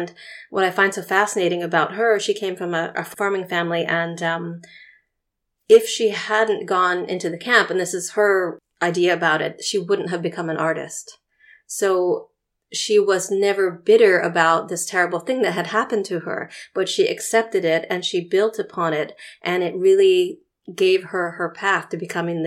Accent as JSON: {"language": "English", "country": "United States", "said": "because I'm American, sometimes I try to look at American history"}